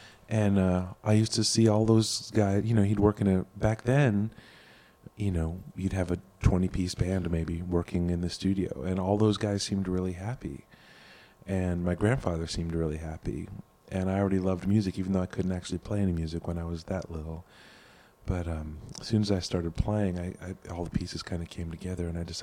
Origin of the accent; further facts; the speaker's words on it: California, United States; Like, I grew up in California, where everybody has swimming pools.